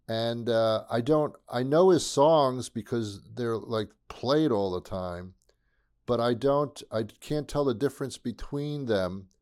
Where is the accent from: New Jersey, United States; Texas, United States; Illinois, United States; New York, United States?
New Jersey, United States; And he's from New Jersey. I'm from New Jersey too.